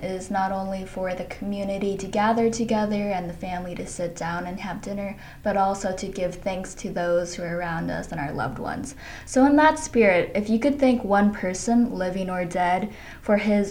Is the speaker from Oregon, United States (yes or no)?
yes; Portland, Oregon, United States; I grew up in Portland, Oregon. My dad and sister still live there.